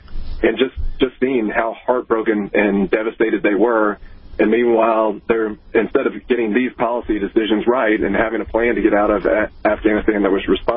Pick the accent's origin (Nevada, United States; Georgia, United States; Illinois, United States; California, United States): Georgia, United States; especially in my hometown and rural North Georgia